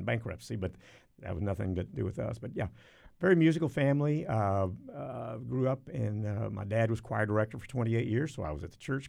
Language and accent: English; Waco, Texas, United States; Well, I was born and raised in Waco.